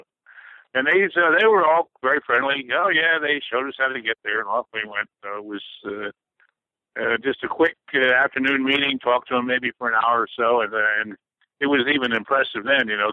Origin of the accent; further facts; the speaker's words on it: Baltimore, Maryland, United States; Well, I'm originally from Maryland. Grew up around Baltimore. Went to military school outside of Baltimore. Spent my summers on the eastern shore of Maryland.